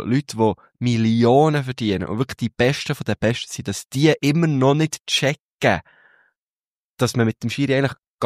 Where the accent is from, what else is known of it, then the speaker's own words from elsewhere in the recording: Switzerland; oder mal eigentlich schon auch ab der irgendwie zweithöchsten Liga bei uns in der Schweiz